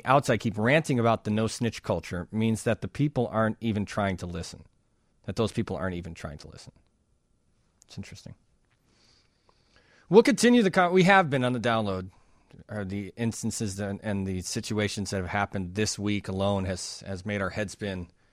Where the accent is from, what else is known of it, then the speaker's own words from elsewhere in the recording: Chicago, Illinois, United States; And I would say as someone as a Chicagoan, I can understand that.